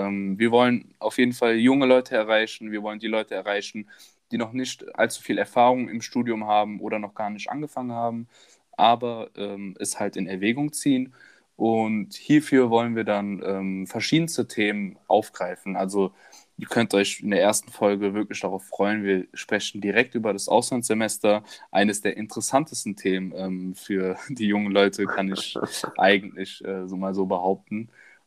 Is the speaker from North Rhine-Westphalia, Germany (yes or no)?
yes; Cologne, North Rhine-Westphalia, Germany; So, ich komme aus Köln, studiere hier in Köln an der Makromedia-Hochschule internationales Management.